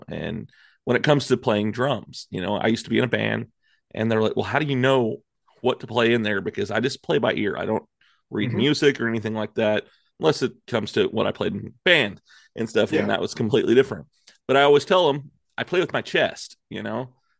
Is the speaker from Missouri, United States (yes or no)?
yes; Independence, Missouri, United States; born there; I'm from that area myself. I was born in Independence, Missouri.